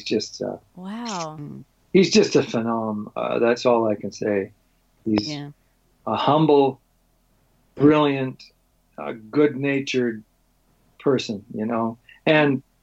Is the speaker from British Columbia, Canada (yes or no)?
yes; Kimberley, British Columbia, Canada; moved away as an adult; also born or lived in Calgary / Vancouver; Yeah, born in Kimberley. Lived there till I was 18. And then I headed to Calgary.